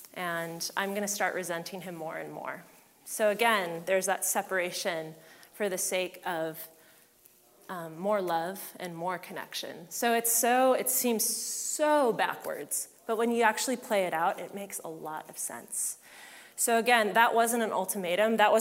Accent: San Diego, California, United States; I had to set a boundary with my father when I'm from San Diego

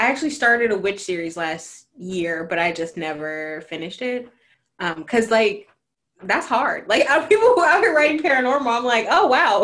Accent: Oakland, California, United States; Like, I'm from Oakland. Like, everyone was going to be, like, out here saying hella and all that stuff. Like, that's me.

